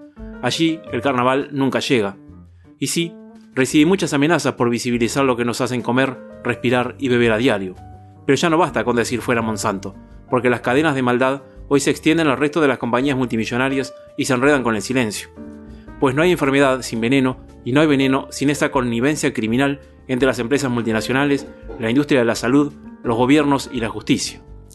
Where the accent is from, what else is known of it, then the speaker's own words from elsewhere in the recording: Basavilbaso, Entre Ríos, Argentina; yo soy de Basavilbaso, Entre Ríos, donde la gente aprendió a pasar por encima de la frustración sobre las carrozas de los carnavales.